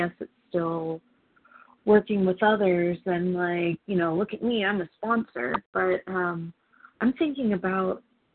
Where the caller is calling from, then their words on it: California, United States; in California.